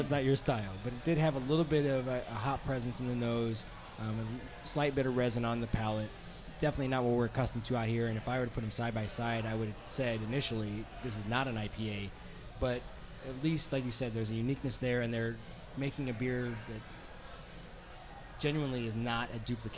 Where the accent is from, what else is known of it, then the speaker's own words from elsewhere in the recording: Indiana, United States; I'm using these Indiana breweries because I grew up in Indiana and they're right in the heart of the country for me.